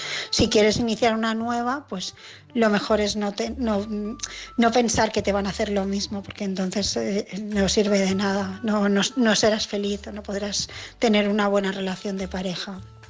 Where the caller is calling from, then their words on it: Barcelona, Catalonia, Spain; de Barcelona.